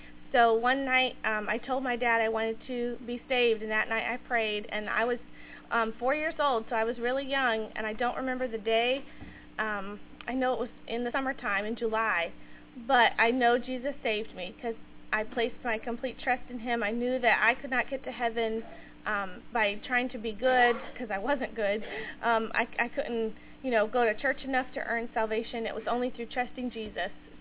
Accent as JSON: {"language": "English", "country": "Kenya", "tie": "born or raised there", "said": "I was born in Kenya. My parents were missionaries there, so I grew up in Kenya, Africa"}